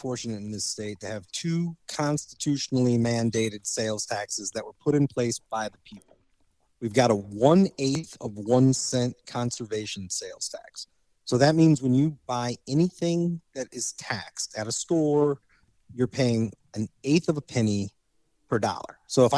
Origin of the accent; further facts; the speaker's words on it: Indiana, United States; because I grew up in Indiana. I worked for the DNR.